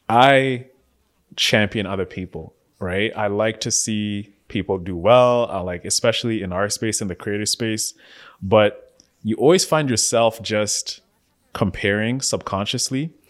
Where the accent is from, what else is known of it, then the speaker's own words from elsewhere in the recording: Canada; I'm like, guys, relax. Like, we're Canadian.